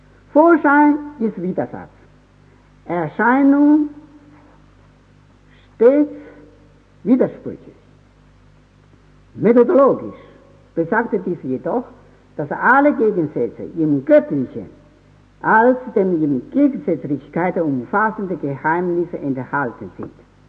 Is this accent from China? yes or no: yes; China; weil ich als Chinesin dazu neige, die historische Betrachtung dieser Phänomene durch die abendländische Wissenschaft eine gewisse Einseitigkeit zu verdächtigen